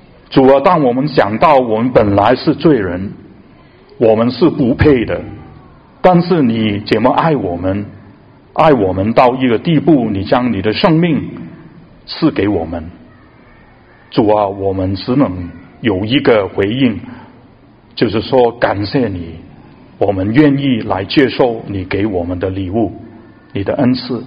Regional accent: Hong Kong; moved away; 我是从香港来的

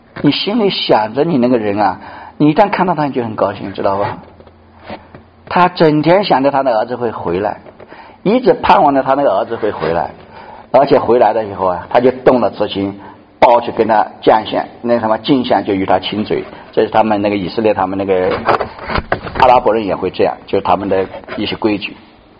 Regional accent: China; 我们中国人也是，我们传统也是什么

